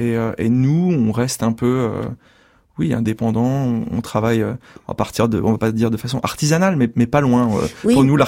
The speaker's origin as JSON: {"language": "French", "town": "Dijon", "region": "Bourgogne-Franche-Comté", "country": "France", "lives_now": "Paris, France", "said": "Au départ, je viens de Dijon, j'ai commencé à organiser des concerts à Dijon. Ensuite, je suis venu à Paris"}